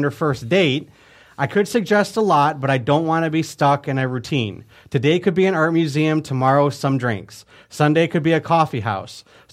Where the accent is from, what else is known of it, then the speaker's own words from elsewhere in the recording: Hamtramck, Michigan, United States; I grew up in Hamtramck because that's where I live, in Hamtramck. I grew up in Hamtramck.